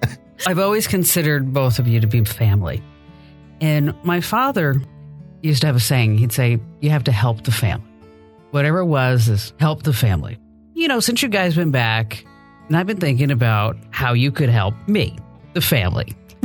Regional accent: New Jersey, United States; Does anybody know I'm really from New Jersey?

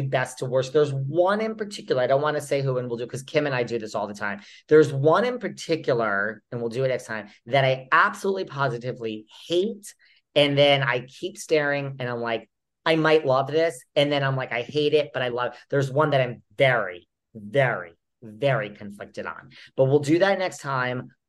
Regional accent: New York, United States; I don't know if it's just because I am a New Yorker.

